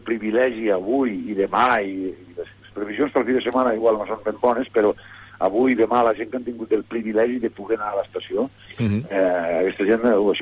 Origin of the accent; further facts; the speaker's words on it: Boí, Catalonia, Spain; jo recordo sempre, jo soc de Boí, sempre han baixat falles a Boí, no?